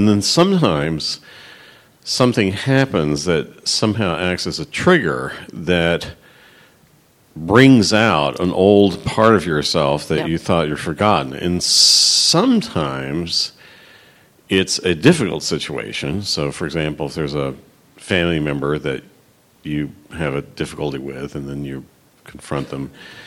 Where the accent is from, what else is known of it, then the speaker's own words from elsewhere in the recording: Texas, United States; accent: Texas; also born or lived in England; Texas, I spent my first year of junior high school in England. And then I worked very hard on losing my Texas accent. I worked very hard on developing a convincing English accent.